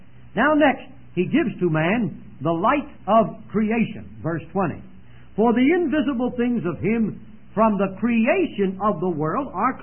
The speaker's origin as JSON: {"language": "English", "town": "Philadelphia", "region": "Pennsylvania", "country": "United States", "said": "Where are you from? Philadelphia area in Pennsylvania."}